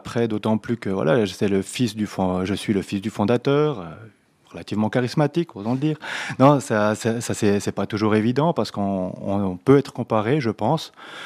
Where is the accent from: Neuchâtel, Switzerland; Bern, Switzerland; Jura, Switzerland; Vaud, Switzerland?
Jura, Switzerland; On est jurassien, on est attaché à notre partie de pays là.